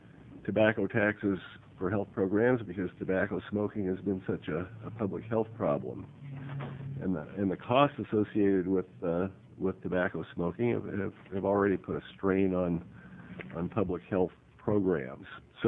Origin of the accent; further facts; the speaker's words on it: Portland, Oregon, United States; I'm from Portland, and I'm a volunteer advocate associated with AARP